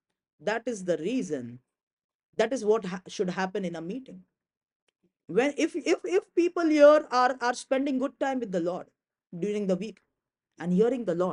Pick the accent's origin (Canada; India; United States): India; I am from India.